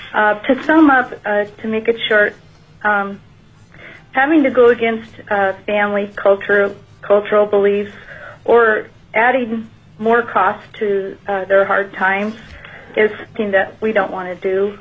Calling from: Dillingham, Alaska, United States; I'm a social worker for BBAHC, Connecticut Hospital, and I'm calling from Dellingham, too.

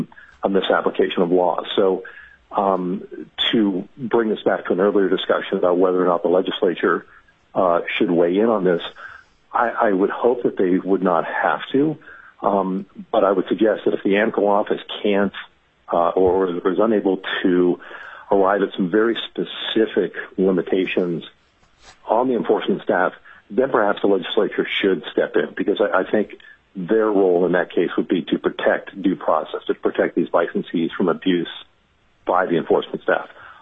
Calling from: Anchorage, Alaska, United States; I'm calling from Anchorage.

